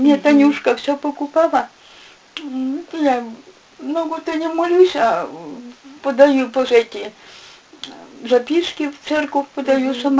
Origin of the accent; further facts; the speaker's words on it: Kirillov, Vologda Oblast, Russia; born there; Здесь, в Кирилове.